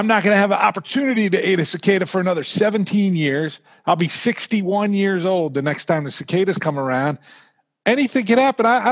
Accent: Whitehall, Maryland, United States; I was 10 in 87 and I grew up in Whitehall, which is up 83.

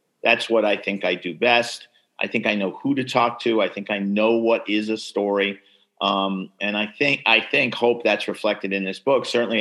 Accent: New York, United States; And I grew up in New York, as you know.

